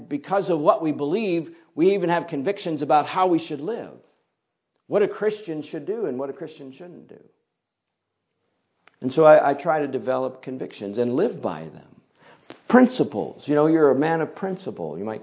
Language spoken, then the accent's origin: English; United States; now in Canada; I kind of assume sometimes, I grew up in the United States, that these principles carry over.